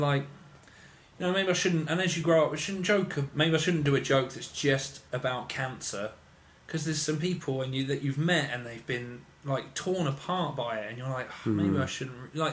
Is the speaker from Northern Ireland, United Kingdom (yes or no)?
no; Portsmouth, South East England, United Kingdom; now in London, United Kingdom; I've lived in London 5 years now. And I came from Portsmouth. And Portsmouth is very sheltered. It's all white people.